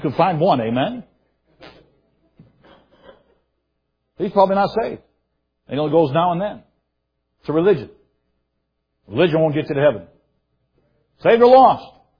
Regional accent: New York, United States; I grew up in New York State, and as far as I know, in 20 years, I never heard a gospel presentation.

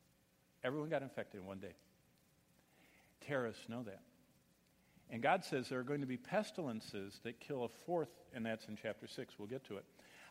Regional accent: Michigan, United States; Just recently in my home state of Michigan

